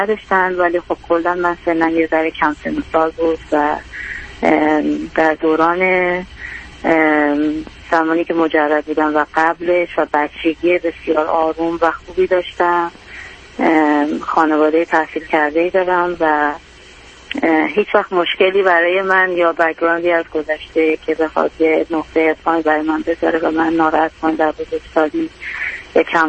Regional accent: Iran; now in United States; از ایران اومدیم. اوکی. به امریکا.

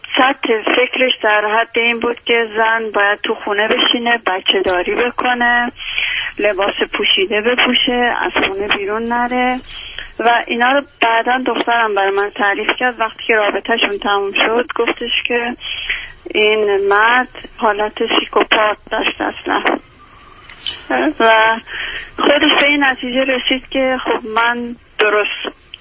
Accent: Iran; من چون خودم از ایران هستم میدونم فرهنگ چطوری هست

